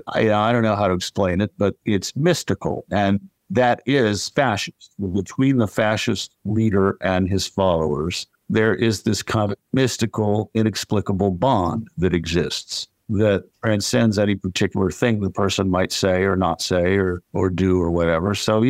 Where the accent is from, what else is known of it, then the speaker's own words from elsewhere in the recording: West Virginia, United States; I grew up in West Virginia, yeah.